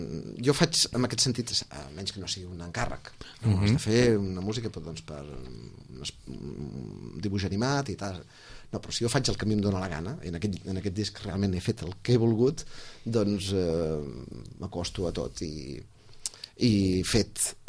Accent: Sitges, Catalonia, Spain; de la manera com jo veig Sitges, que sóc una persona que no l'entenc massa. Jo me l'estimo molt, el meu poble

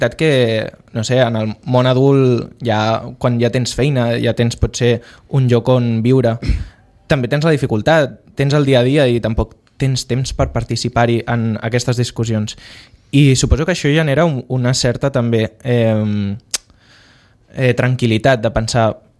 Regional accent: Sitges, Catalonia, Spain; Jo ja participava quan era petit en el Consell d'Infants i vaig ser representant de Sitges

